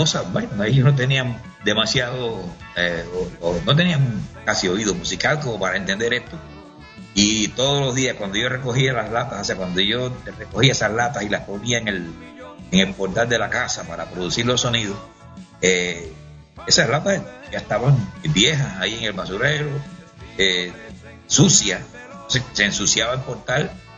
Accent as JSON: {"language": "Spanish", "town": "Los Arabos", "region": "Matanzas", "country": "Cuba", "tie": "born there", "also_born_or_lived": "Havana", "said": "soy cepillado, soy guajiro, yo he nacido en Los Arabos y me fui para La Habana. O sea, Los Arabos era un pueblo"}